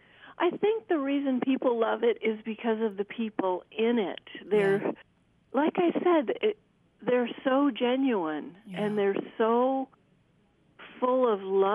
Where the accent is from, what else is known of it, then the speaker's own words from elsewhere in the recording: United States; And I think that's because I'm American, you know.